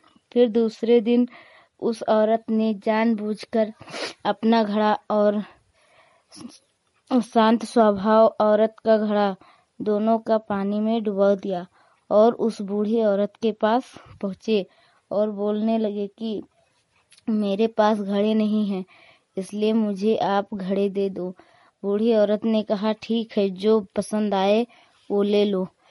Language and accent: Hindi; Hariharpur, Uttar Pradesh, India; मैं हरिहरपुर गांव जिला सरावस्ती की रहने वाली हूँ।